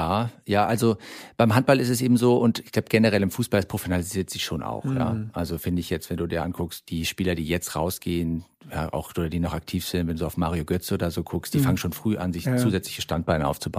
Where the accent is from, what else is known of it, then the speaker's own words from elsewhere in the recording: Gummersbach, North Rhine-Westphalia, Germany; Also ich bin ja in Gummersbach aufgewachsen.